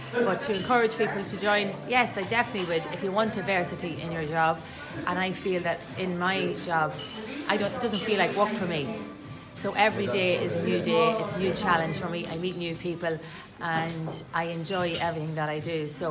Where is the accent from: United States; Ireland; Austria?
Ireland; Dundalk, Leinster; I have a soft spot for Dundalk because I am from Dundalk